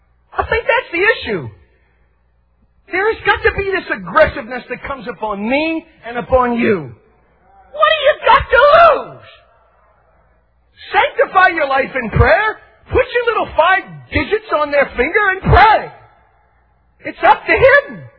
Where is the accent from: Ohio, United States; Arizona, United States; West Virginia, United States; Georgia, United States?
West Virginia, United States; I'm a kid from West Virginia, from a little coal mine town.